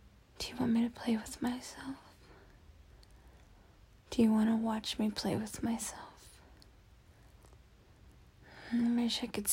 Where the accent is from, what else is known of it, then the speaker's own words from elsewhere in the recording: California, United States; I'm from California, and I grew up going to Dodger games, so I'm super excited about it.